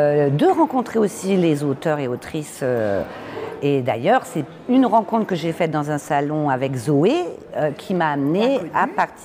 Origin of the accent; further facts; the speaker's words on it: Reims, Grand Est, France; De Reims.